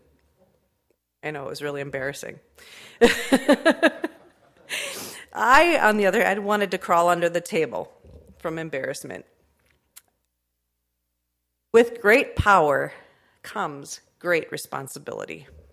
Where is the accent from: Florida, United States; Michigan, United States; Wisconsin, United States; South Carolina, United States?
Wisconsin, United States; Sheboygan; Growing up in my hometown of Sheboygan, my dad was a gifted athlete.